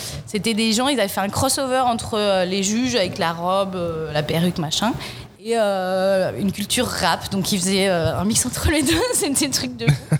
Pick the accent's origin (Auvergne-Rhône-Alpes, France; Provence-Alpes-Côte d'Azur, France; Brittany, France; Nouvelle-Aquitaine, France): Auvergne-Rhône-Alpes, France; Lyon; born there; Et sinon, je suis née à Lyon. Ma ville de cœur, c'est Lyon.